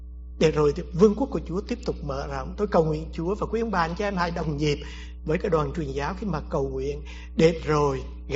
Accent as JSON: {"language": "Vietnamese", "town": "Hue", "region": "Thừa Thiên Huế", "country": "Vietnam", "said": "Tôi tại người Huế nên là quen bún bò qua hamburger."}